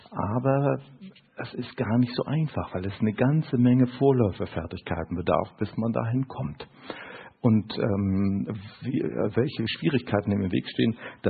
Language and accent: German; North Sea coast, Germany; Und diese Welle ist sozusagen von der Nordsee, wo ich herkomme, den Rhein herauf